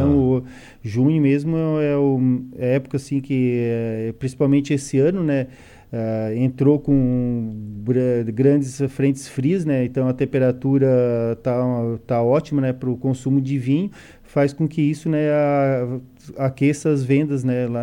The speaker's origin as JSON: {"language": "Portuguese", "town": "Urussanga", "region": "Santa Catarina", "country": "Brazil", "said": "mas igual nós aqui de Uruçanga, a maioria nós somos, né, do Simples Nacional"}